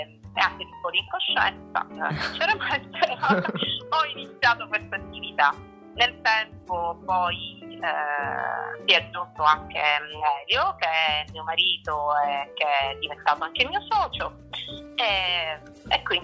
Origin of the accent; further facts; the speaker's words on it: Syracuse, Sicily, Italy; accent: Sicilian; non volevo però andare via dalla mia terra, che è come si sente anche semplicemente dall'accento, cioè la Sicilia, in particolare Siracusa.